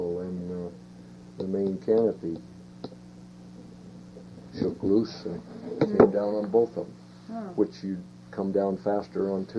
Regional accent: British Columbia, Canada; I was born and raised in Okanagan

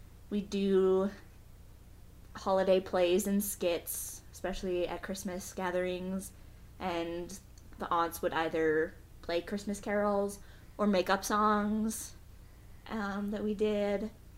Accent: Great Falls, Montana, United States; born there; I was born in 1990 in Great Falls, Montana.

